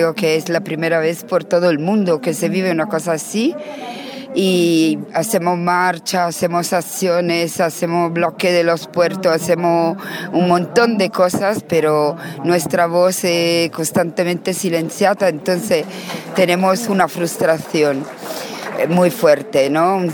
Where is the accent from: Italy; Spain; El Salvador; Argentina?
Italy; Yo soy de Italia, ¿no? Puede ser que no lo he dicho.